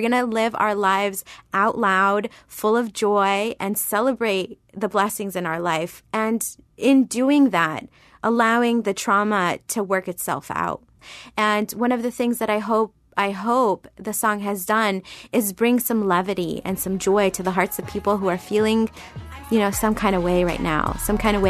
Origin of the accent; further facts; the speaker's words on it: United States; And for me, especially as an American, part of my freedom isn't choosing to wear whatever whatever the F I want, basically.